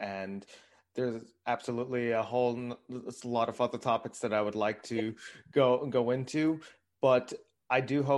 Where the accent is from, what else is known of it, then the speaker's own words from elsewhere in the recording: New York, United States; perhaps my personal favorite on earth, outside of my hometown, New York, of course.